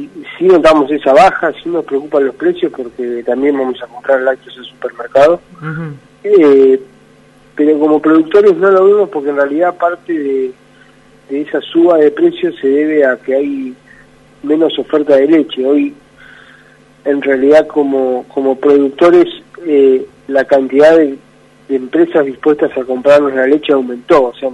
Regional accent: Argentina; Es bastante feo para nuestra economía en general como argentinos

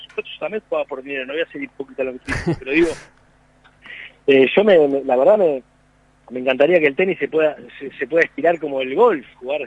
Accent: Tandil, Buenos Aires Province, Argentina; yo soy un pibe de Tandil como ustedes, o sea, no tenía nada especial, ¿entendés? Era independiente, de jugar al frontón como todos

